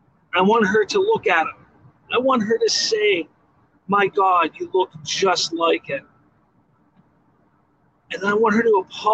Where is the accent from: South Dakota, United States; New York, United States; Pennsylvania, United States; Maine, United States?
Pennsylvania, United States; Pittsburgh; You're from Pittsburgh. I'm from Pittsburgh.